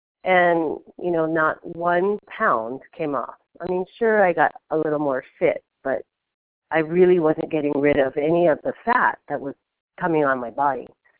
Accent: Hawaii, United States; I grew up in Hawaii, and my mother was a nutritionist by profession, and she retired as a head nutritionist for the state of Hawaii after 33 years.

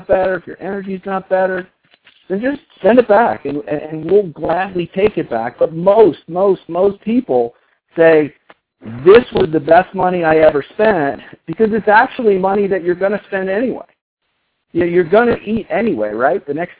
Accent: Colorado, United States; It's pretty rare that we have, I'm from Colorado, Marissa's from Colorado

